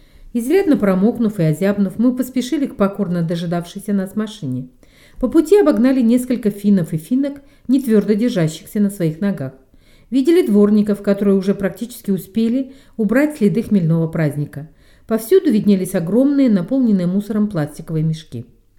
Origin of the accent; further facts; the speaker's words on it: Russia; Однако товарищ, в кавычках, узнав, что я из России, не изъявил особого желания общаться со мной.